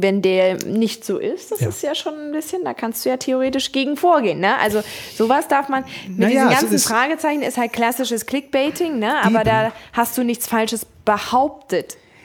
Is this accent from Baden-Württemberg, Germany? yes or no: no; Hamburg, Germany; Ich bin Hamburger, nicht Bremer.